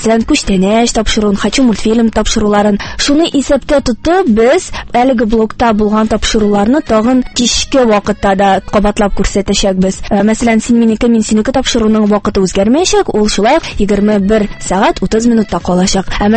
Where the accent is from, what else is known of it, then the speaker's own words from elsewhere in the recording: Kazan, Tatarstan, Russia; мин Казаннан, мәркәзебездән, 2-нче татар гимназиясында белем алып чыктым.